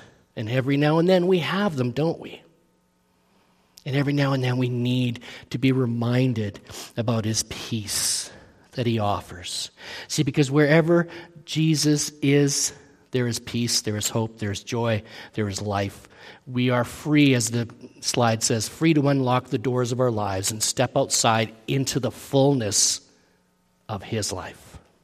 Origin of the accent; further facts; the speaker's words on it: England, United Kingdom; born there; first language en; I use expressions and idioms that make sense to me as an English-born English speaker